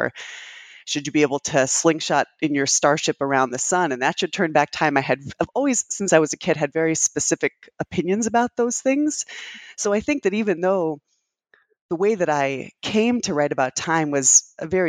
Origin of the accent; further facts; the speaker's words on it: New Haven, Connecticut, United States; also born or lived in London, England; now in Boston, United States; I live in the Boston area. I work at Brandeis, as you mentioned. I grew up in New Haven, Connecticut, and in London, England.